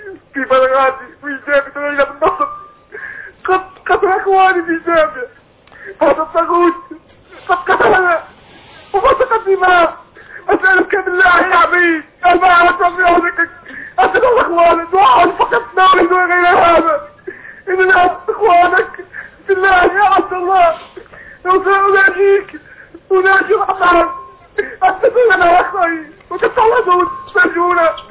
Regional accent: Libya; now in Egypt; من ليبيا.

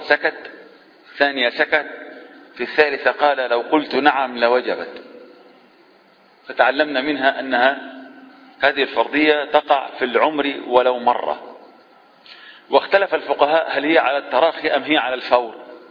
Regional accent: Egypt; يعني غالب الناس عندنا في مصر بالذات تحرم من بيتها وتخرج من بيتها

